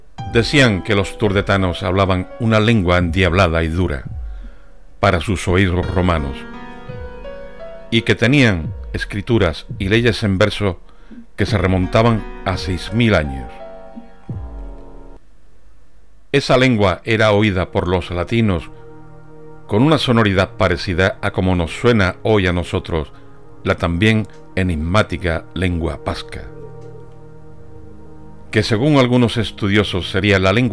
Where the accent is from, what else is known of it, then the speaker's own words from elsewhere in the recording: Andalusia, Spain; ¿acaso no seguimos siendo andaluces porque llevemos pantalones vaqueros?